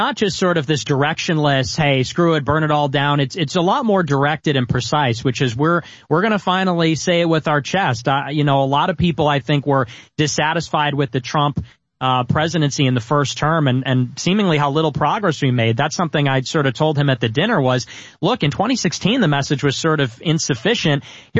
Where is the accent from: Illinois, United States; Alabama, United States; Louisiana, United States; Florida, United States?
Illinois, United States; Chicago; I'm a Christian. I'm from Chicago. I was born in 1998.